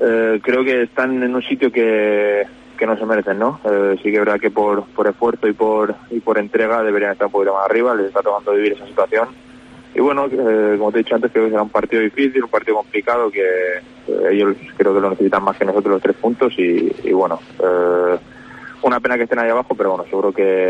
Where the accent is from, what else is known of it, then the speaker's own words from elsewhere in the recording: Balearic Islands, Spain; Somos tres baleares, … y yo de Mallorca, sí, de Menorca